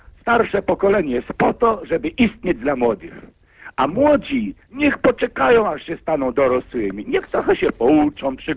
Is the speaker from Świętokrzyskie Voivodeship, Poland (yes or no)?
no; Jaksice, Lesser Poland, Poland; also born or lived in Przesławice; ze wsi Jaksice pod Miechowem, urodziłem się obok, w Przesławicach, w domu rodzinnym się urodziłem